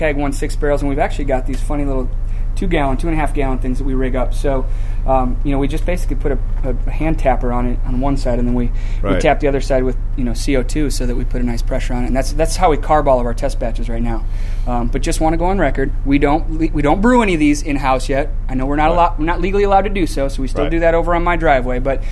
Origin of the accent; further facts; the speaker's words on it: United Kingdom; Well, being a Brit, you might appreciate it.